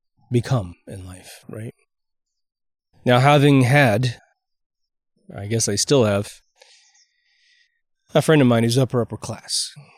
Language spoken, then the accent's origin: English; Kansas, United States; Again, I'm from Kansas.